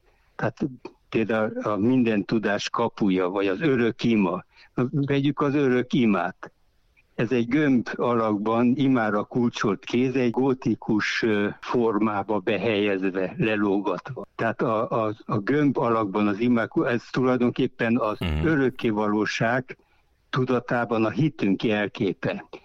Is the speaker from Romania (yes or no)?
yes; Romania; now in Hungary; Főleg itt Ajkán, meg itt Magyar-Polányban, amit áttelepünk, mert én erdélyi vagyok, és a 89-ben jöttem át